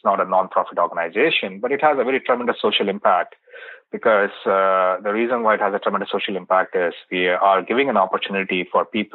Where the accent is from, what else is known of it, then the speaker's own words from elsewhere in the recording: India; I was born and brought up in India. I came with a very, very poor family. So we've grown up in a very extreme poverty scenario.